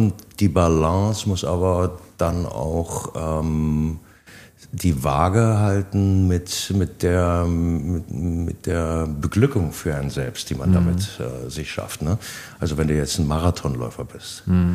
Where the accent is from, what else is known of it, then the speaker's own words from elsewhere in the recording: Germany; Ich komme ja aus der DDR.